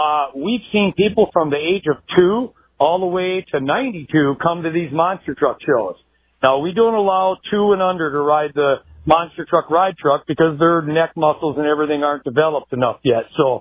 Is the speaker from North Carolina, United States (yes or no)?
no; Green Bay, Wisconsin, United States; I'm actually a cheesehead. I'm from originally from Green Bay, Wisconsin. I now reside up in Oconto, Wisconsin, right on the Bay of Michigan